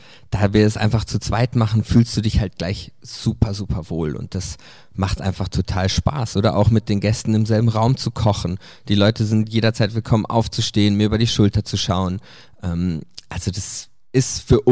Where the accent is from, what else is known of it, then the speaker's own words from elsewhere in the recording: North Rhine-Westphalia, Germany; now in Switzerland; Genau, gebürtig aus dem Sauerland, tatsächlich. Dort aufgewachsen im elterlichen Betrieb, auch ein kleines Familienhotel, und von da aus dann hat es mich in die Schweiz verschlagen.